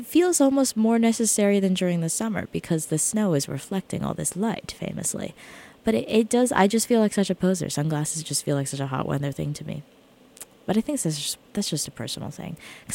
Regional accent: New Jersey, United States; Like, I'm from New Jersey. Like, this is a very seasonal place.

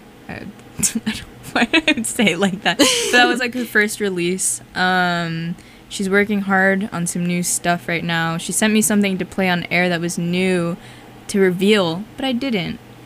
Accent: Cold Spring, New York, United States; I'm from the Hudson Valley, from Cold Spring, New York.

